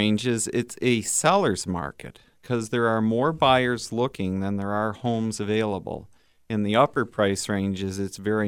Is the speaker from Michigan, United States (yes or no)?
yes; Ann Arbor, Michigan, United States; Well, I grew up in Ann Arbor and went through the Ann Arbor Public Schools, the University of Michigan.